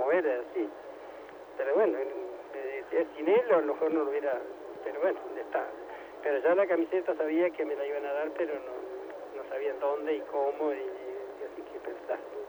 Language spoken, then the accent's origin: Spanish; Gobernador Crespo, Santa Fe, Argentina; soy de Gobernador Crespo, estoy 150 kilómetros para el norte